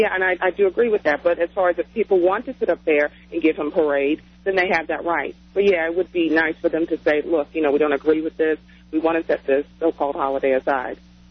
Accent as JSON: {"language": "English", "region": "the South", "country": "United States", "said": "Okay, so, you know, I'm coming from the South and all."}